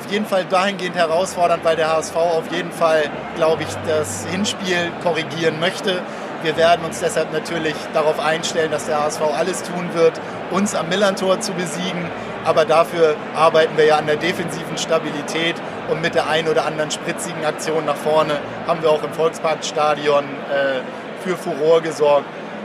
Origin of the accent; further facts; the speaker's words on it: Hamburg, Germany; als Hamburger